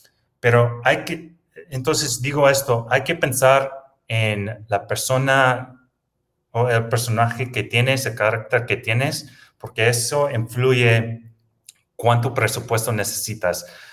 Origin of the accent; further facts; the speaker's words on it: United States; Spanish is a second language; yo soy americano y normalmente no tengo tantas restricciones